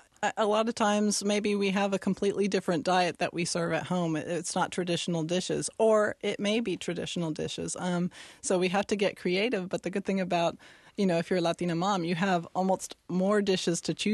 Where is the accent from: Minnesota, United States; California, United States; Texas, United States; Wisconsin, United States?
Texas, United States; Dallas; I grew up in Dallas, and I had a large family, large extended family